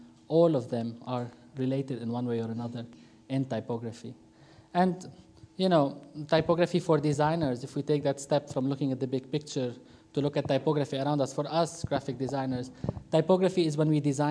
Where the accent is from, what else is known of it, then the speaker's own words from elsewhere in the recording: Lebanon; growing up in the 80s, being in Lebanon, learning about the rest of the Arab world, and being outside of the Arab world, and looking back at the Arab world.